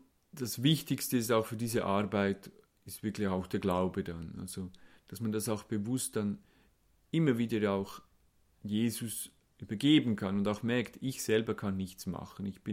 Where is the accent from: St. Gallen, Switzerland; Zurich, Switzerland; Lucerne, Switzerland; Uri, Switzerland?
Lucerne, Switzerland; Ich komme aus Kanton Luzern, war lange im Ausland, habe viele Erfahrungen auch im Ausland gemacht, bin dankbar, jetzt auch in der Schweiz zu sein.